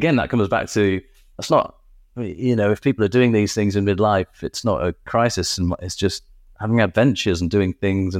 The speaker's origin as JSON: {"language": "English", "town": "Hartlepool", "region": "North East England", "country": "United Kingdom", "tie": "born or raised there", "said": "I grew up in the Northeast. I come from a mining community, 1984, 85, of course, the miners' strike. Everyone's out of work. Then I come from the East Coast, Hartlepool, then the dockyards closed down."}